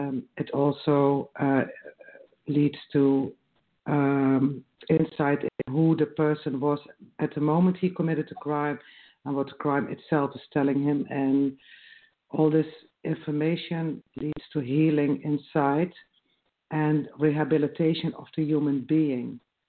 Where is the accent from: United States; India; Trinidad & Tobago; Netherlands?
Netherlands; English is a second language; from the Netherlands. I work in my country with restorative justice in prisons